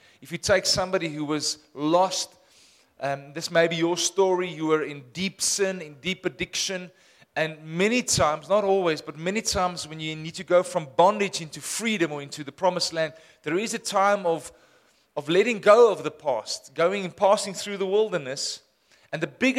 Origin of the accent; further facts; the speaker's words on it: Windhoek, Khomas, Namibia; Just quickly say, I was born in Windhoek. For those who don't know it, this is my hometown.